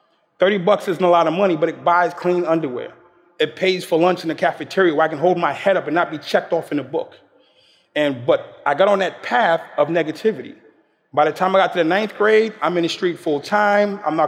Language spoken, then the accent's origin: English; Boston, Massachusetts, United States; born there; I was born in Boston, Massachusetts.